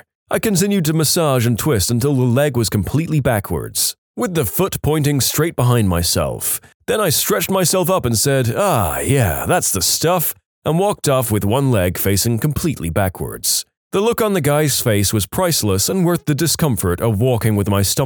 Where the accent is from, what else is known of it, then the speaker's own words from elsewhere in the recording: Ohio, United States; I was born in Ohio and lived in the middle of a very Italian neighborhood.